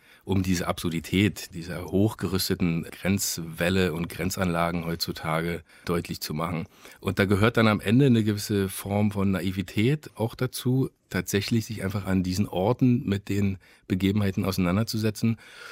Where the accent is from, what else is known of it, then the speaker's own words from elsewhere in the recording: Berlin, Germany; weil ich bin in der DDR groß geworden. Also was heißt groß geworden? Ich war 12, als die Wende war, und in den Berliner 90er dann sozusagen groß geworden in meiner Jugend.